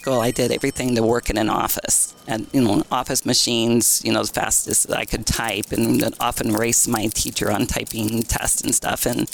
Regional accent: Caseyville, Illinois, United States; So I was born and raised in Caseyville, and then I married and moved to Collinsville to raise my family.

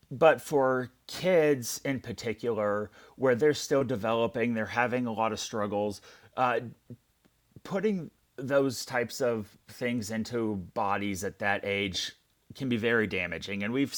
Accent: Springfield, Missouri, United States; which attaches, you know, my hometown of Springfield to yours there in St. Louis

